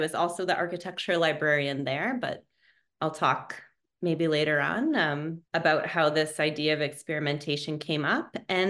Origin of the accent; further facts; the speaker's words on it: Wisconsin, United States; So I grew up actually in the States. So I grew up in Wisconsin, which is a lovely place to visit. And I did my undergraduate at UW-Madison.